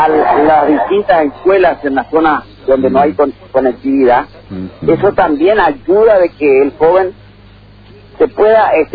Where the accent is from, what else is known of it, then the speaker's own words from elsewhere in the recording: Misiones, Argentina; vos que sos como nosotros, del Alto Uruguay misionero